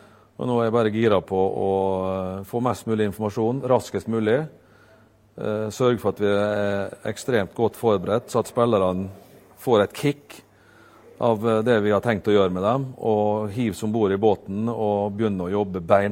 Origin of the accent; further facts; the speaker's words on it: Rekdal, Møre og Romsdal, Norway; Jeg husker jeg satt på senga, dobbeltsenga hjemme på Rekdal på soverommet til moderen